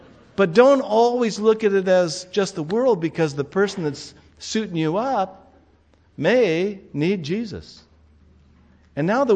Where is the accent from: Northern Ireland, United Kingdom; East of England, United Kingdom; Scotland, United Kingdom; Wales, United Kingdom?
Scotland, United Kingdom; I'm a Scotsman.